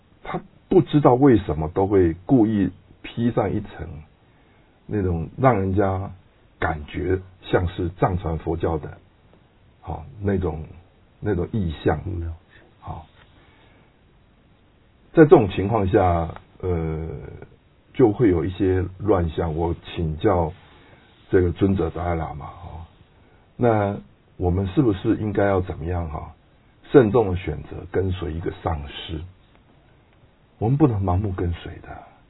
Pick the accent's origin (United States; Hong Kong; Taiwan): Taiwan; 我们来自台湾，然后每天这样子看那个政党上面这样对立啊，撕裂台湾社会，很难过。